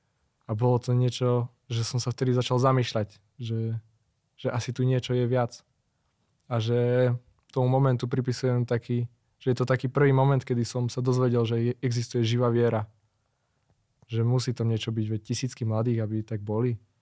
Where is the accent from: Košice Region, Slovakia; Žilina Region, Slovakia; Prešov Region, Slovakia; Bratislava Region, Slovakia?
Žilina Region, Slovakia; pochádzam z tradičnej katolíckej rodiny. Aj keď je to také, že som z Oravy, tak sa to očakávalo.